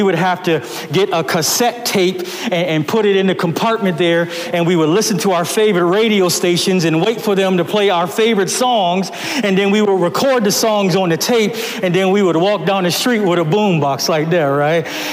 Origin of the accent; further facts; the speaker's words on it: Buffalo, New York, United States; I grew up in Buffalo, so we were able to get a couple Canadian channels